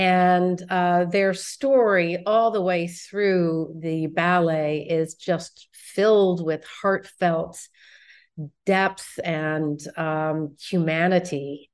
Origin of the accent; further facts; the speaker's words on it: Bethesda, Maryland, United States; So I am from Bethesda, Maryland, and I had my first performance at the Kennedy Center when I was a young child